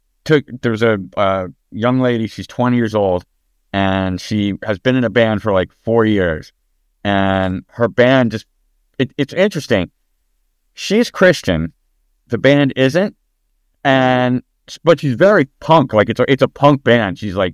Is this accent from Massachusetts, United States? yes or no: no; Rhinebeck, New York, United States; I grew up in a little bit north of here in the Hudson Valley, in a town called Rhinebeck, and dude, I'm dying to get back there.